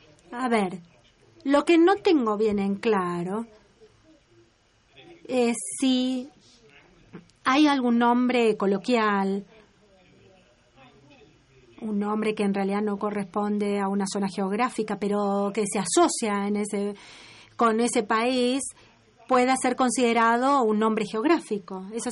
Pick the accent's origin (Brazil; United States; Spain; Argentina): Brazil; Spanish is a second language; Yo soy de Brasil, originaria